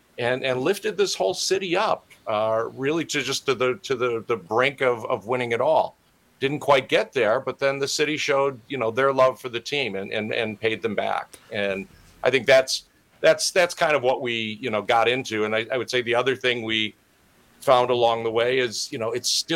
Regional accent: Wisconsin, United States; As a kid growing up in Wisconsin, it's just kind of osmosis.

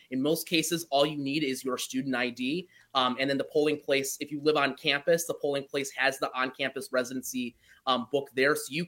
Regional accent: Sussex, Wisconsin, United States; now in Eau Claire, United States; And I am originally from Waukesha County, Sussex, to be specific. And, you know, I lived there 18 years of my life before coming up to school, came up to Eau Claire, fell in love with the area in the Chippewa Valley.

